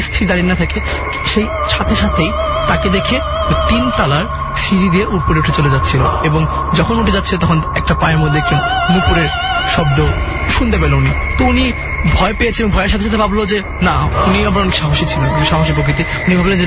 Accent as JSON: {"language": "Bangla", "town": "Dhaka", "region": "Dhaka Division", "country": "Bangladesh", "said": "আমি একজন student, inter first ইয়ারে পড়ছি এবং পুরন ঢাকা থেকে এসেছি।"}